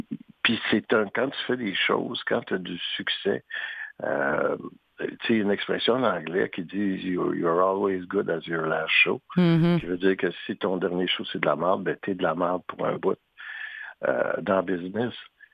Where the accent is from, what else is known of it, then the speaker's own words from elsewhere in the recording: Montreal, Quebec, Canada; moi, je viens de Rosemont